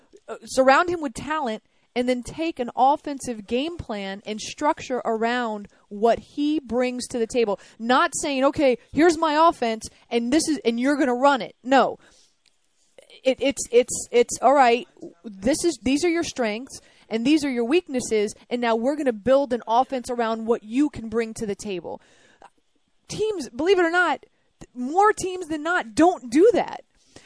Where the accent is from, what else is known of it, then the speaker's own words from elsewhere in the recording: Miami, Florida, United States; We go to Miami, my hometown.